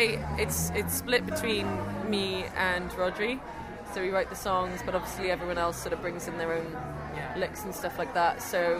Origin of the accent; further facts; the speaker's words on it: Canada; also born or lived in Cardiff; I was born in Cardiff, but I grew up in Canada, and basically my dad's Welsh and my mum's Canadian Scandinavian.